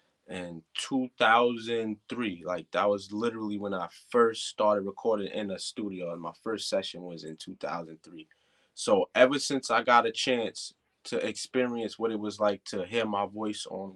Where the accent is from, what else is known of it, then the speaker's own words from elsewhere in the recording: Queens, New York, United States; Southside Jamaica, Queens was like a lot of the, wasn't really too different from a lot of the other rough neighborhoods.